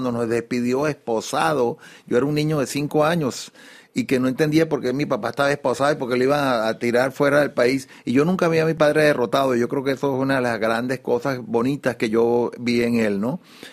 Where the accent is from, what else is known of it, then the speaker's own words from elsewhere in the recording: Venezuela; ahora pobres venezolanos nosotros, ¿no? Pero somos pobres venezolanos